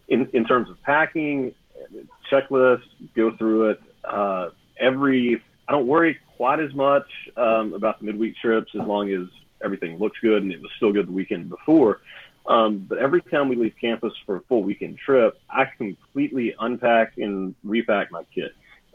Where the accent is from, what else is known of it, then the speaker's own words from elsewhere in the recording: Texas, United States; You had to know the local emergency number, which is something I grew up with in Deep East Texas